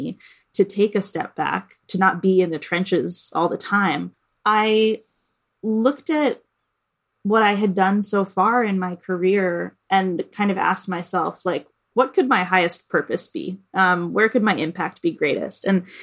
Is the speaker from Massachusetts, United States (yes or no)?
yes; Boston, Massachusetts, United States; being here in Boston, in my hometown, it feels especially important for me to be engaged with folks who don't have access to the things that I had access to. I want the future of Boston to look really different from the Boston that I grew up in.